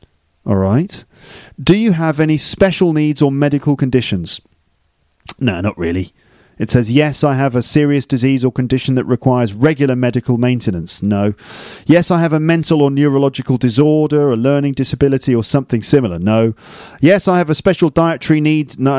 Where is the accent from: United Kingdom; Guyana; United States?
United Kingdom; England; Well, I'm English, so I'm sort of medium, I would say. I'm an English man, so it's not looking good.